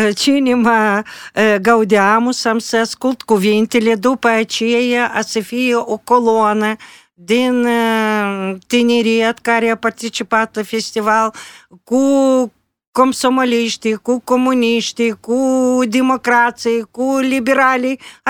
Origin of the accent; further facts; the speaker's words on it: Moldova; Pentru că noi suntem moldoveni, noi locuim în Republica Moldova